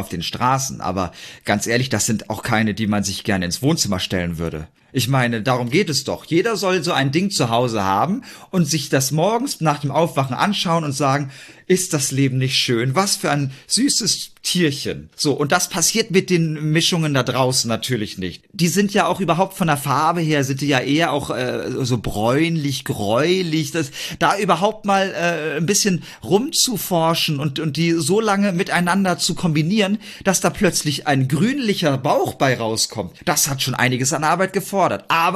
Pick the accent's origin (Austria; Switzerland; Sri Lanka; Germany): Germany; Kreuzhain; Ich selbst bin ja in einem ganz kleinen Dorf aufgewachsen, das heißt Kreuzhain. Das ist gar nicht weit von Dornenheim entfernt. Und da habe ich dann bei meinen Eltern in recht bescheidenen Verhältnissen gelebt.